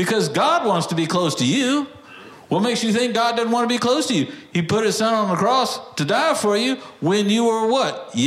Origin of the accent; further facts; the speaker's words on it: Texas, United States; In Texas, we have a saying. I'm from Texas. We have sayings in Texas.